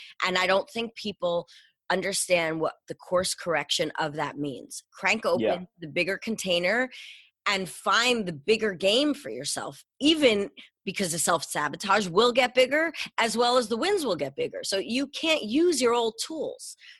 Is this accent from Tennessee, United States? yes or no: no; New York, United States; You know, I'm a New Yorker. I'm a little Jewish girl.